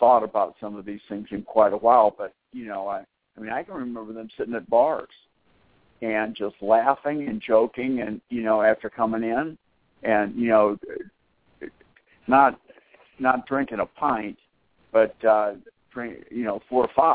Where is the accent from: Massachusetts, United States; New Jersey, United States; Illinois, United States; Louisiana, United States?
Massachusetts, United States; Boston; I grew up in the Boston area